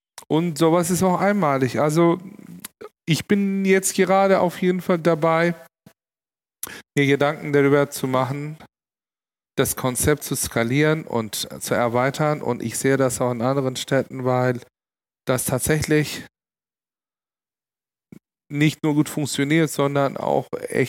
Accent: Istanbul, Turkey; born or raised there

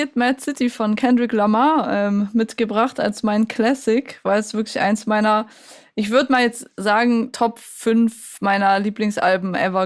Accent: Bietigheim, Baden-Württemberg, Germany; ich wollte nur kurz sagen, ich komme auch aus Bietigheim

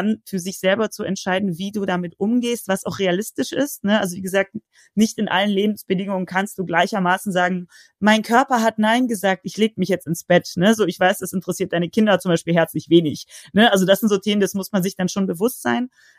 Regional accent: Baden-Württemberg, Germany; Ich bin Schwäbin ursprünglich.

